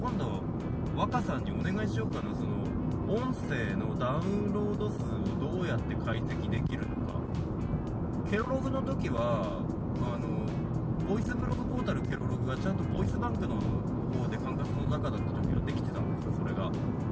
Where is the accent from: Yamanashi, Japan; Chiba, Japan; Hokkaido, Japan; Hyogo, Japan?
Hokkaido, Japan; Sapporo; 僕みたいに札幌市で育ってきてる人にとっては、あの他の場所ってほぼ全部田舎に見えるっていう